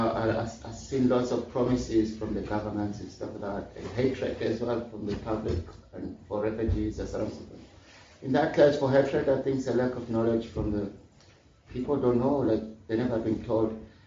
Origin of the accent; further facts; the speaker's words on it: Zimbabwe; now in Glasgow, United Kingdom; Yes, I'm from Zimbabwe.